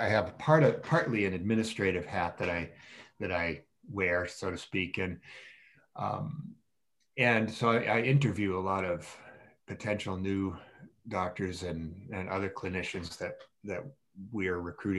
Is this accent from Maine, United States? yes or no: yes; Bar Harbor, Maine, United States; Well, of course, I grew up in Bar Harbor.